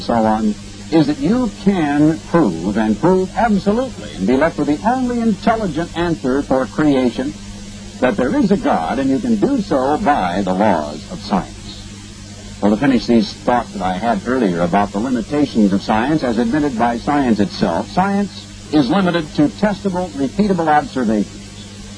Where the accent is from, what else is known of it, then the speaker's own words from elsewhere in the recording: Oregon, United States; a small town where I grew up in Oregon.